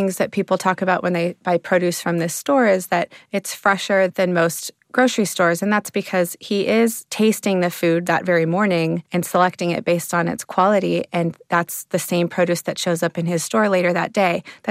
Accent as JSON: {"language": "English", "region": "California", "country": "United States", "moved": "as an adult", "lives_now": "Berkeley, United States", "said": "I'm from Sonoma County, which is about an hour north of Berkeley. And I moved here in 2002 to attend college at UC Berkeley."}